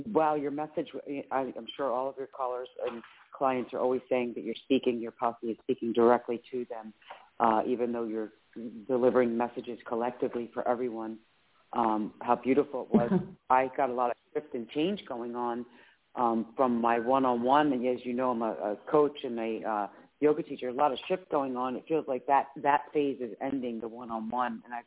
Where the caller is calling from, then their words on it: Philadelphia, Pennsylvania, United States; from Philadelphia.